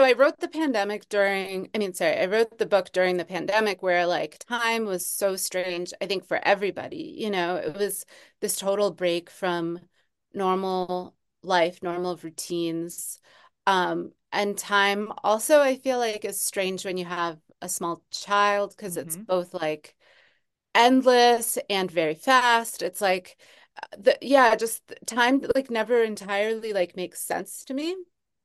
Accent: Northeast, United States; I'm from the Northeast, so like the seasonal markers that I had relied on to like mark time aren't really there.

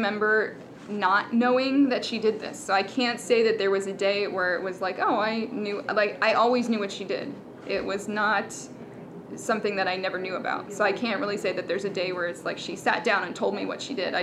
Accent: Maryland, United States; A, we're from Maryland, so it's nearby.

